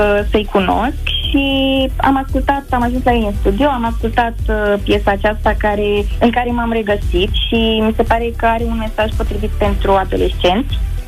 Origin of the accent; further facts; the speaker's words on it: Târgu Mureș, Mureș County, Romania; Vin din Târgu Mureș, urmează să împlinesc 17 ani, sunt clasa 10-a